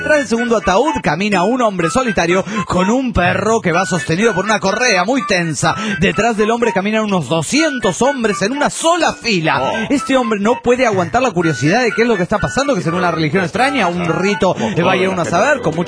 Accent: Argentina; de Argentina.

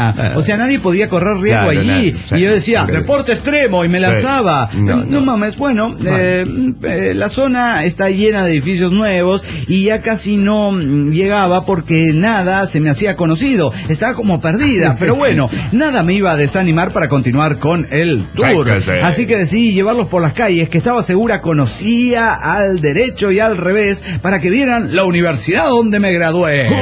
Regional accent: Ciudad Juárez, Chihuahua, Mexico; a mi terruño, y yo quería mostrarle todos los lugares para que para mí fueron maravillosos. Yo quería mostrar una Ciudad Juárez

